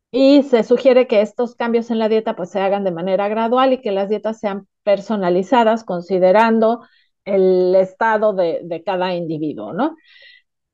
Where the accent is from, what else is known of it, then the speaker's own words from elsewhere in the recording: Mexico; si como mexicanos nos decimos ya no voy a comer carne de res